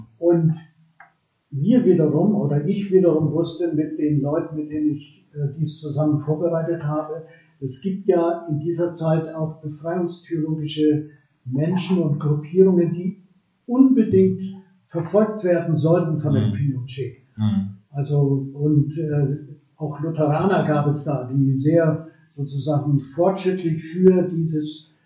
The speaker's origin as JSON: {"language": "German", "town": "Winsbach", "region": "Bavaria", "country": "Germany", "tie": "born or raised there", "said": "Also gleich nach dem Gymnasium in Winsbach, wo ich groß geworden bin."}